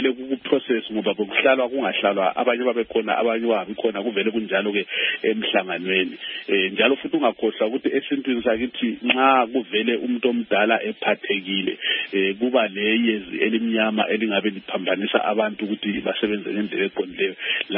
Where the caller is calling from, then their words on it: Turkey; I'm talking from Turkey, and whatever I have heard, I only heard it over the social media.